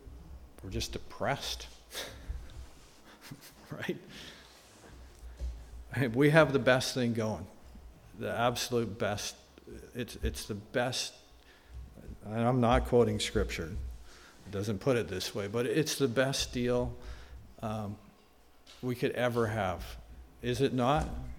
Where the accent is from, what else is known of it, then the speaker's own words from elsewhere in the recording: Canada; Personally, we're Canadian. We love to complain.